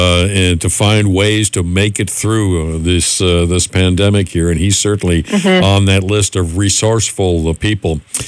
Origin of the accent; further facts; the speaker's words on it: Cleveland, Ohio, United States; I grew up in Cleveland, and we had a mayor at the time who did that.